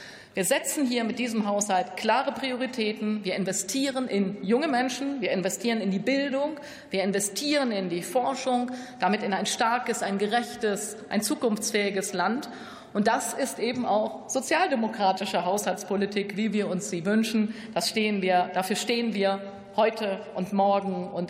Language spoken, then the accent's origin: German; Münster, North Rhine-Westphalia, Germany; aus meiner Heimat, aus Nordrhein-Westfalen, könnte ich viele, viele Beispiele nennen, ob Wasserstofftechnologie im Ruhrgebiet, künstliche Intelligenz in Aachen, Batterieforschung bei mir zu Hause in Münster.